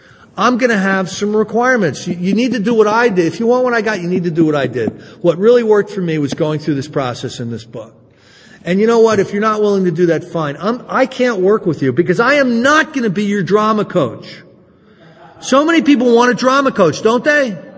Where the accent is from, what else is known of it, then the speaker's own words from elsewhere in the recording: New Jersey, United States; I'm from New Jersey and the Sopranos are big in New Jersey.